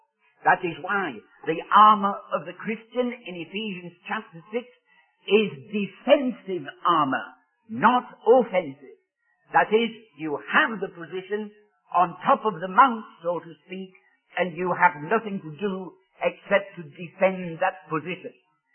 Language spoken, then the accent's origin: English; United Kingdom; I suppose that every one of you are proud of your American citizenship, as I am of British citizenship.